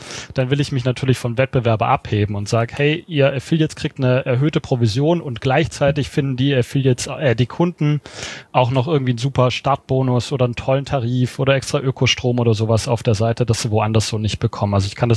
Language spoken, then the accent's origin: German; Baden-Württemberg, Germany; ich als Schwabe